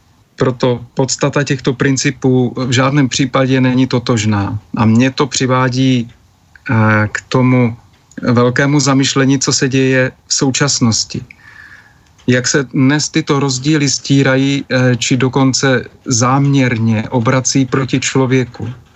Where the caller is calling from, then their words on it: Moravia, Czechia; krásný podvečer přeji z Moravy a všem přátelům i posluchačům